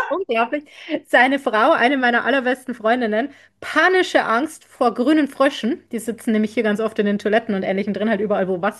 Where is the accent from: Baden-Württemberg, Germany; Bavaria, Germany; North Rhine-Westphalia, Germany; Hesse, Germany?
Bavaria, Germany; Landshut; ich komme ja ursprünglich aus Landshut, aus der wunderschönen Stadt in der Nähe von München. Wir sind näher am Münchner Flughafen dran als die Münchner, also um das mal geografisch einzuordnen.